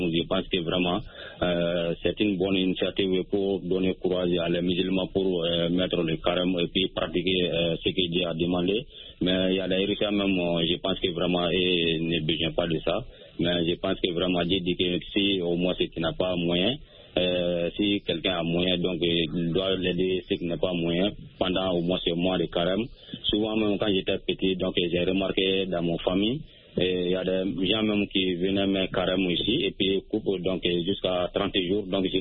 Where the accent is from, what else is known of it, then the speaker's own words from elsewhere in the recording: Soninkeni, Mali; toujours dans mon village natal à Soninkeni.